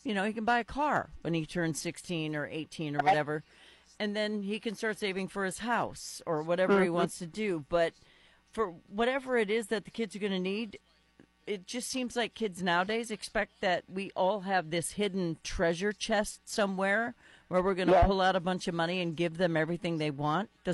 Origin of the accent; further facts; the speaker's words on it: North Dakota, United States; I've never had dogs that wouldn't go in the snow, because I'm from North Dakota.